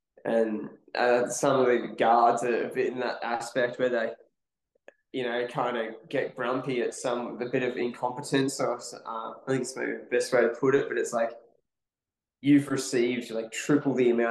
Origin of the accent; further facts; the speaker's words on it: Australia; same origins as most Australian paddlers, all just through that surf life saving system